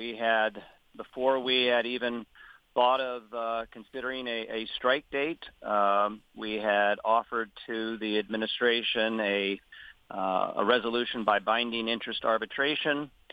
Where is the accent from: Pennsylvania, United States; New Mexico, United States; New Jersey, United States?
Pennsylvania, United States; Lock Haven; I'm from Lock Haven, PA, and I'm a spokesperson for our particular chapter here.